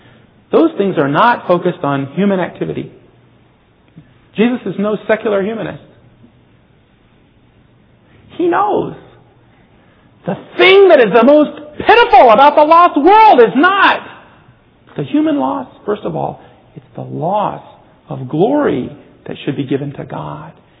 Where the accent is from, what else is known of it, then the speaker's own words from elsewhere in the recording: South Korea; now in China; I mean, I grew up in Korea, so I shouldn't say that.